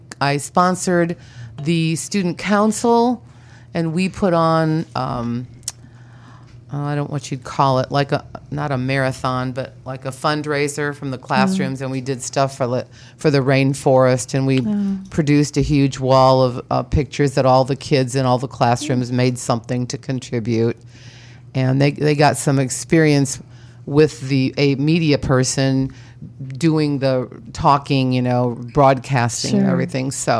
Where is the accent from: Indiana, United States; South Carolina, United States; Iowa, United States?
Indiana, United States; Hammond; Well, I was born and raised in Hammond, Indiana. I went to Gavitt High School, and then I went on to Purdue.